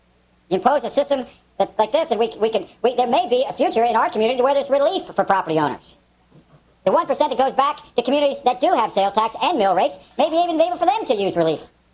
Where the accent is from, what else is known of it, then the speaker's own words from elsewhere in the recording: Alaska, United States; You know, I grew up in Alaska as a young child. I spent time here in Juneau as a young child